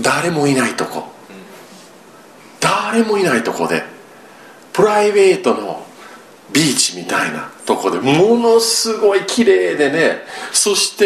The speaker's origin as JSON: {"language": "Japanese", "town": "Yokohama", "region": "Kanagawa", "country": "Japan", "tie": "born or raised there", "said": "私が12歳の時に、横浜育ちですので"}